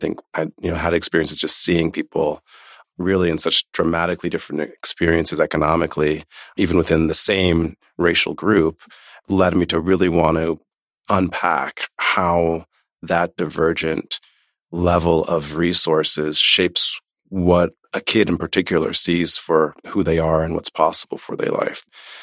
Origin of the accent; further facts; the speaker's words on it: Omaha, Nebraska, United States; also born or lived in New York City; My family is originally from Haiti, my parents' generation. I was born in New York City, grew up in Omaha, Nebraska.